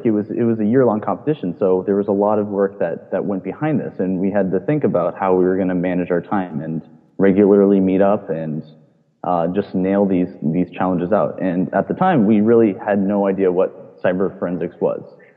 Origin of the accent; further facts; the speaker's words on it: Poolesville, Maryland, United States; I grew up in Poolesville, Maryland, and that is a rural farm town in the middle of nowhere where we had, like, limited to no internet connection